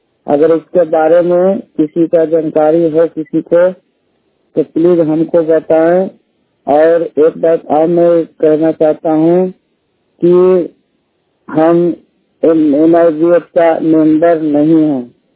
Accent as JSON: {"language": "Hindi", "region": "Bihar", "country": "India", "said": "मैं बिहार के रहने वाला हूँ"}